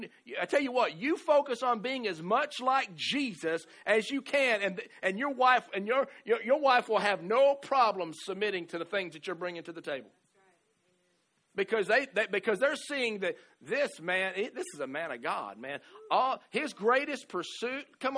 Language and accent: English; Alabama, United States; I've never been a farm boy, but I am from Alabama.